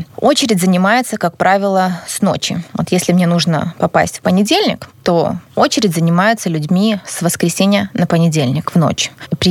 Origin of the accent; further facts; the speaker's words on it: Chișinău, Moldova; first language ru; Хотя у меня есть документ, который подтверждает, что я закончила школу, русскую школу в Кишиневе. И где-то, да, мне это было неприятно, потому что за мой русский язык меня зачастую гнобили на моей родине, где я родилась, да, в Молдавии.